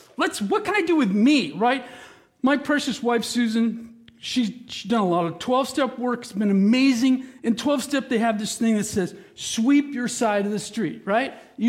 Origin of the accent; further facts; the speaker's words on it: Paso Robles, California, United States; And I'm from Paso. You know, I lived in Paso a long time.